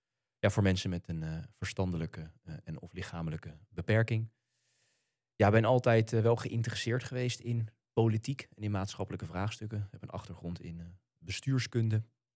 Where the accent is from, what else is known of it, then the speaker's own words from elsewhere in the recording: Leiderdorp, South Holland, Netherlands; Ik ben geboren in Leiden, maar ook wel echt opgegroeid in Leiderdorp.